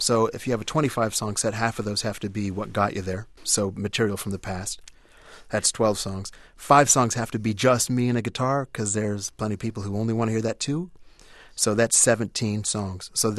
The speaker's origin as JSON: {"language": "English", "town": "Claremont", "region": "California", "country": "United States", "tie": "born or raised there", "said": "if there's a kid who's in Nebraska or in my hometown of Claremont or anywhere"}